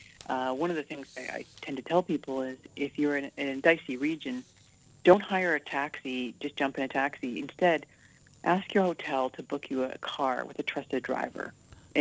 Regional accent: Toronto, Ontario, Canada; born there; also born or lived in Africa / Saudi Arabia / Puerto Rico / Europe; And I lived in Africa, Saudi Arabia, Puerto Rico, Europe, you know, all over. So I was born in Toronto, Canada, but I'm a bit of a child of the world.

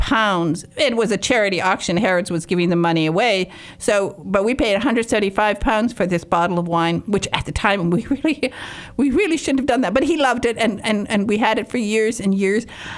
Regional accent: United States; Now, being an American, I had no idea what Calvados was

